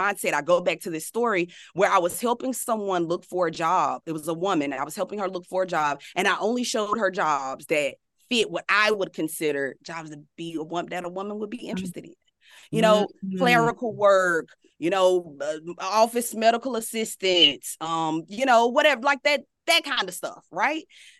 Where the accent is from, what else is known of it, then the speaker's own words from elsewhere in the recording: the South, United States; You know, I'm a country girl. Okay. I'm a Southerner. Every bit of me is Southern.